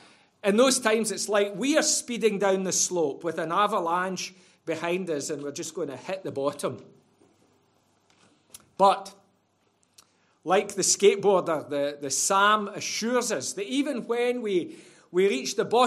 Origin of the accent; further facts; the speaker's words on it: Scotland, United Kingdom; I know that Ben said that I was from Scotland.